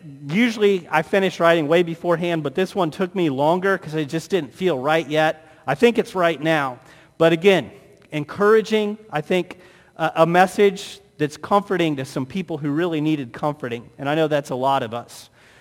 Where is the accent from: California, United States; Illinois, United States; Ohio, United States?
Illinois, United States; And even like growing up in East Central Illinois where everybody was divided between liking the Cardinals or the Cubs, I was always a Cardinal fan